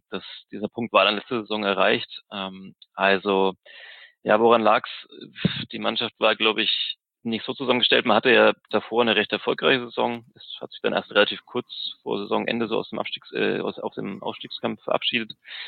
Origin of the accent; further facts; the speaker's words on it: Nuremberg, Bavaria, Germany; born there; Naja, ich bin in Nürnberg geboren